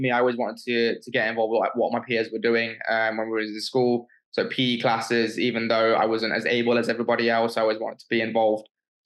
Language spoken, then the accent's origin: English; Nottingham, East Midlands, United Kingdom; I'm from Nottingham, born and raised here in the city.